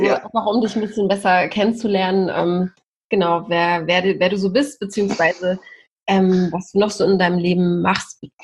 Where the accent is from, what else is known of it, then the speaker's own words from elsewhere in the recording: Mülheim an der Ruhr, North Rhine-Westphalia, Germany; Aus Mülheim an der Ruhr komme ich.